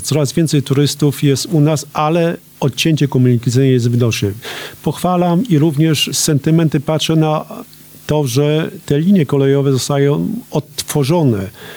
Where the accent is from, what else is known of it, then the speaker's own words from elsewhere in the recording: Jelenia Góra, Lower Silesian Voivodeship, Poland; Jelenia Góra jest takim moją małą ojczyzną i dlatego zawsze z sentymentem będę się wypowiadał o Jeleniej Górze.